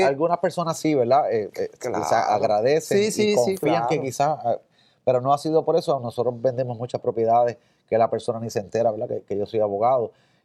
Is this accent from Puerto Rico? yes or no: yes; Aguadilla, Puerto Rico; los dos somos del área oeste, ¿verdad? Mi esposa es de Aguada, yo soy de Aguadilla.